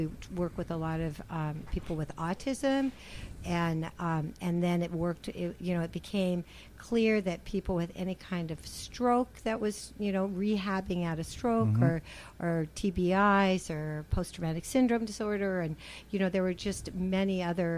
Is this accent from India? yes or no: no; Seattle, Washington, United States; No, I'm from Seattle.